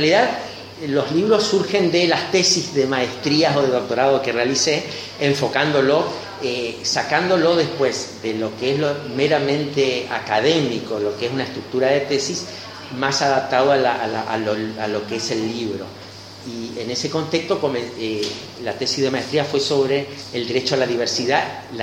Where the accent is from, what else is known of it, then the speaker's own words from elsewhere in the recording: Posadas, Misiones, Argentina; also born or lived in Santo Pipó / Buenos Aires; yo nací en Santo Pipó, de chiquito nos fuimos a vivir con la familia a Buenos Aires, comienzo la primaria, volvemos aquí a Posadas